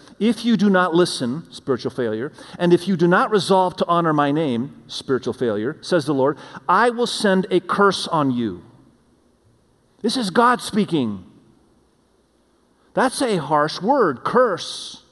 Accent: Indonesia; now in United States; we wanted to show them where I grew up in Indonesia and so forth.

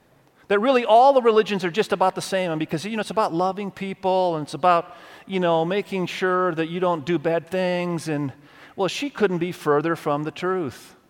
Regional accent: Indonesia; I grew up in Indonesia.

